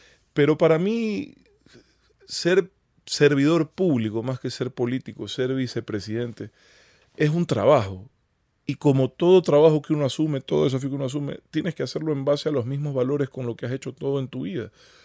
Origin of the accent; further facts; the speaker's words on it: Ecuador; hoy creo que somos más los ecuatorianos con este apellido que los alemanes